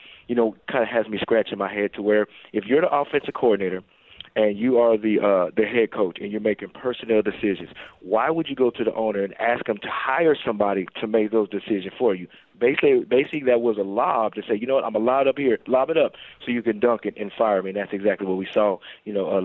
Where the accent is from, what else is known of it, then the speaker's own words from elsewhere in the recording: Denver, Colorado, United States; I'm from Denver, Colorado. I grew up there.